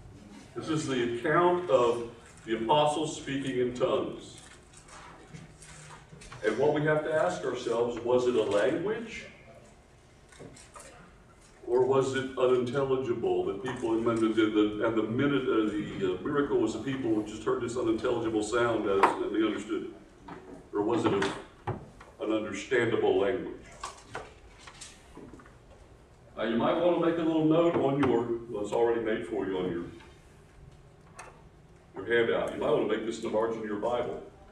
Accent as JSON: {"language": "English", "region": "West Virginia", "country": "United States", "tie": "born or raised there", "accent": "Appalachian", "moved": "as an adult", "said": "I grew up in Appalachia, so I had an Appalachian accent. I have an Appalachian phraseology and things I would say."}